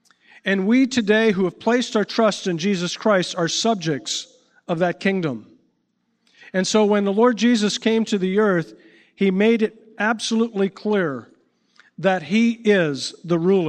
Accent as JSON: {"language": "English", "country": "Canada", "said": "am I glad I'm Canadian."}